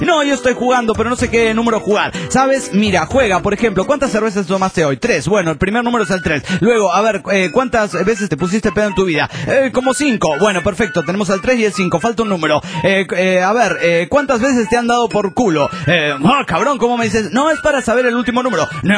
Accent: Naucalpan, State of Mexico, Mexico; de Naucalpan, Estado de México, México.

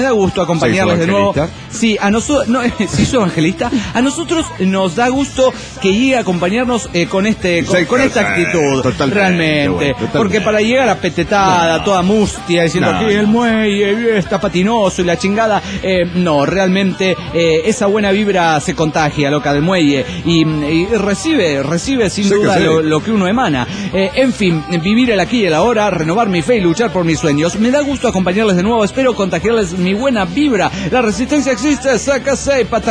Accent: Querétaro, Mexico; de Querétaro, México.

